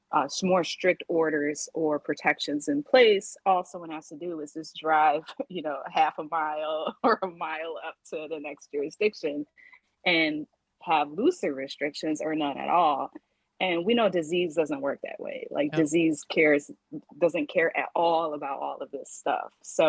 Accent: Milwaukee, Wisconsin, United States; He was much better climate than coming back to Milwaukee, even though I'm from Milwaukee.

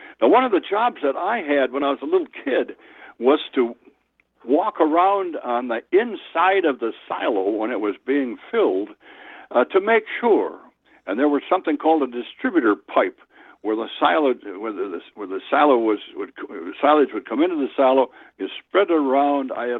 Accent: Wild Rose, Wisconsin, United States; Now, we had a fellow in Wild Rose, my hometown, who did custom silo filling

